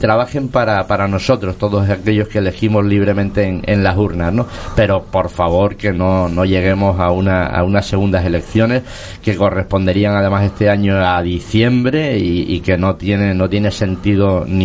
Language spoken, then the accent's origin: Spanish; Canary Islands, Spain; un montón de palabras como fleje, tal, que nos identifican como canarios, ¿no?